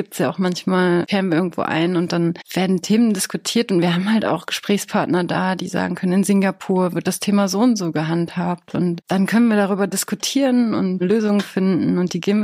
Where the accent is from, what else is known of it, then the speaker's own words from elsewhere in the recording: Bochum, North Rhine-Westphalia, Germany; also born or lived in Poland; Ich bin in Bochum groß geworden, also in Polen geboren und dann in Bochum groß geworden.